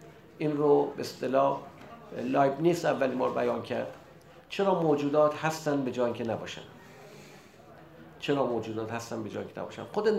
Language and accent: Persian; Iran; به عنوان یه ایرانی